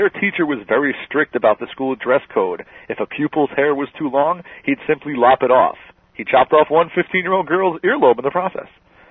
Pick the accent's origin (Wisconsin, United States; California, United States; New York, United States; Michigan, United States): New York, United States; New York City; Okay, I'm from New York City.